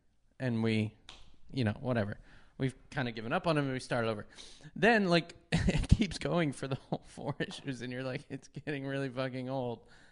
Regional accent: Philadelphia, Pennsylvania, United States; What town? Philadelphia.

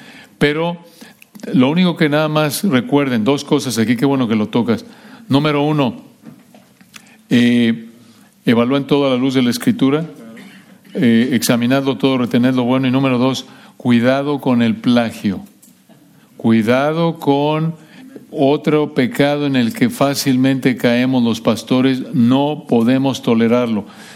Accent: Mexico; nací, crecí en México

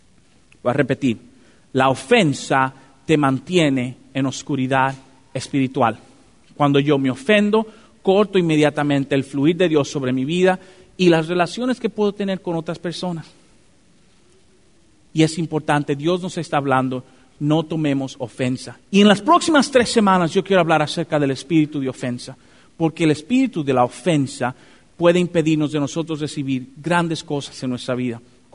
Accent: Dominican Republic; yo no soy mexicano, a mí hay que decirme que yo soy dominicano

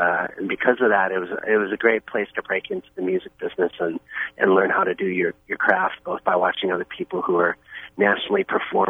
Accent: Presque Isle, Maine, United States; up in Presque Isle, which is my hometown

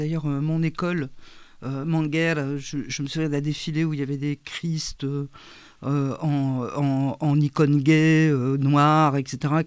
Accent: Paris, Île-de-France, France; also born or lived in Brazil; Je suis née à Paris. Et donc, je suis française et en plus parisienne.

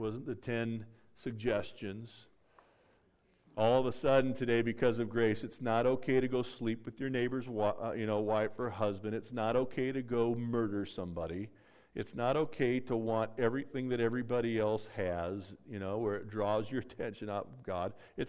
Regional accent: California, United States; It's far out. I'm a Californian.

